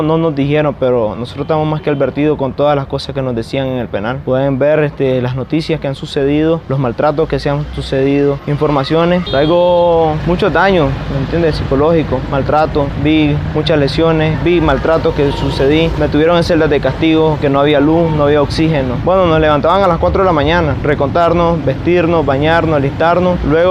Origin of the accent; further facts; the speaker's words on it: Nicaragua; nosotros nos comportamos siempre como las personas educadas que somos nicaragüenses